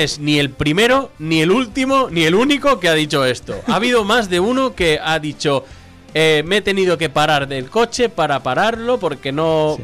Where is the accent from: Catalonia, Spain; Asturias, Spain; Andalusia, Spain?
Catalonia, Spain; No, no, que somos catalanes.